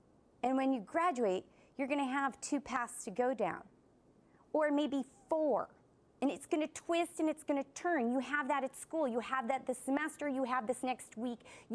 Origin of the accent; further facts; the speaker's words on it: Chicago, Illinois, United States; A brief history of me, born and raised in Chicago, Illinois. I did not see the ocean until after college.